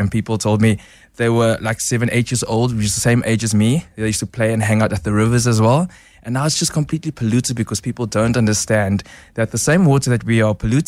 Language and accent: English; Cape Town, Western Cape, South Africa; I'm from Cape Town.